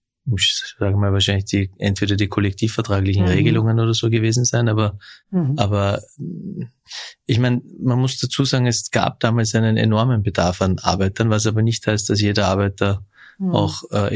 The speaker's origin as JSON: {"language": "German", "town": "Vöcklabruck", "region": "Upper Austria", "country": "Austria", "tie": "born there", "said": "Ich bin in Vöcklabruck geboren, in Oberösterreich."}